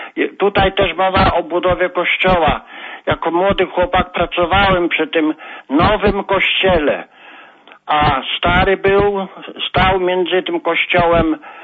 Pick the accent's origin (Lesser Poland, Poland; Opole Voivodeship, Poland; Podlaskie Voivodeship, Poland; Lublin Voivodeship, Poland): Lesser Poland, Poland; Okulice; ja pochodzę z parafii Okulickiej jako kapłan 12 lipca 64 roku miałem prymicję w Okulicach